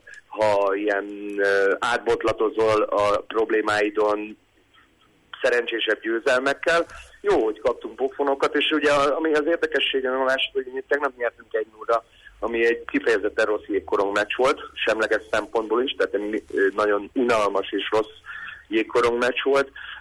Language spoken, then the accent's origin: Hungarian; Hungary; én személy szerint ugye magyarországi magyarként ugye magyar kupát sokszor nyertem játékosként, edzőként